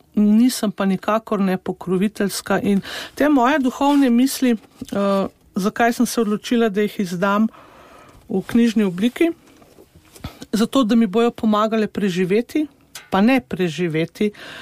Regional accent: Babno Polje, Littoral–Inner Carniola, Slovenia; prihajam iz Babnega Polja, ni na koncu sveta, je na začetku, je bilo pa življenje težko.

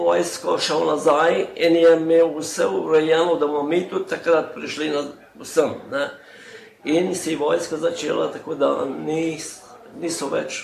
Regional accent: Brod, Lower Sava, Slovenia; Doma sem iz Broda, to je pri Svetem križu, kakor je zdaj Podbočje. Mi smo doma čisto ob Krki.

